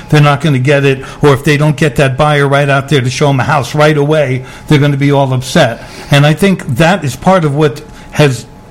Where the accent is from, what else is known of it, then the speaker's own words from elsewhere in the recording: New York, United States; I'm not, actually. I'm just barging right in. I'm from the Bronx.